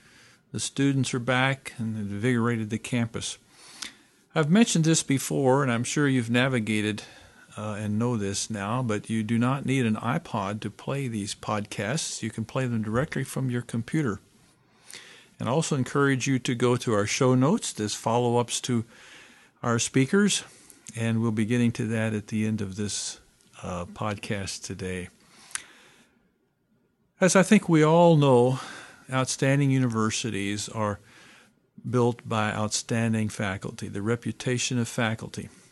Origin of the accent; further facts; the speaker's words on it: Louisville, Kentucky, United States; I grew up in Kentucky myself, in Louisville, Kentucky